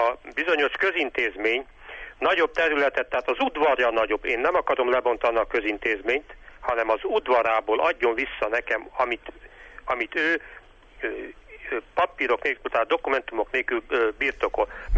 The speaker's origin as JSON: {"language": "Hungarian", "town": "Târgu Mureș", "region": "Mureș County", "country": "Romania", "said": "Nekem én minden, már Marosvásárhelyi vagyok."}